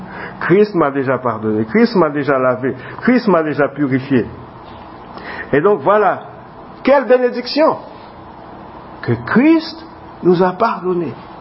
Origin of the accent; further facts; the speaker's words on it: Haiti; now in Belgium; Moi, je me rappelle quand j'ai quitté Haïti, j'avais quitté toute ma famille, j'avais quitté tout derrière moi. Et puis j'arrive en Belgique.